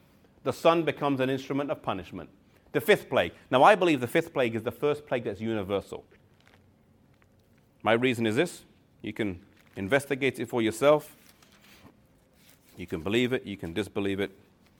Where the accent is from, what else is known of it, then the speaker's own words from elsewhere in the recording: England, United Kingdom; I grew up in England, and the English sun is not strong.